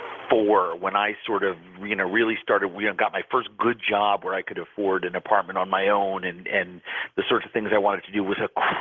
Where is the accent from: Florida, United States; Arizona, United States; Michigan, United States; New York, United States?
New York, United States; New York City; You know, I'm born and raised in New York City, went to, you know, always involved in the food business.